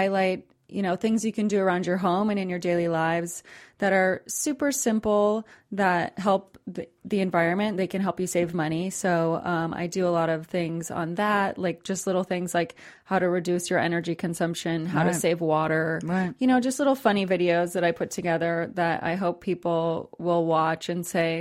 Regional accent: New Hampshire, United States; Well, I grew up in New Hampshire

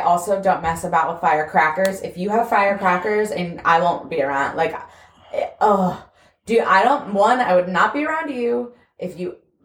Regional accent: Pennsylvania, United States; there's a fireworks show on 4th of July in Pennsylvania, in my hometown, and it is insane and lights up the entire sky.

